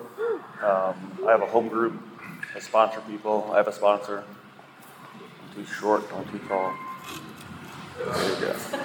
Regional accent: New York, United States; You know, I grew up in New York. I had a tendency to go to neighborhoods that I didn't belong.

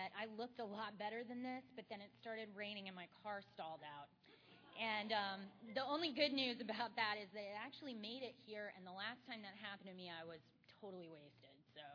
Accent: Tampa, Florida, United States; I was born here in Tampa. I'm a native Floridian

